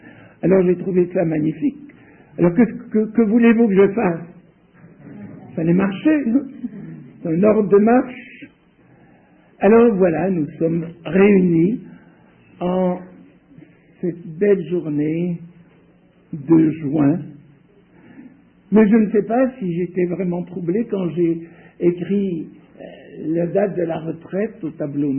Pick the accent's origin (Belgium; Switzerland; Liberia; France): Switzerland; comme je viens de Suisse